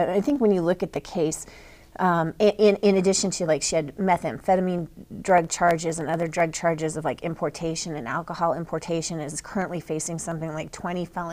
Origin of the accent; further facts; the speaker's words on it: Colorado, United States; I'm from Colorado, so I've been back for some family visits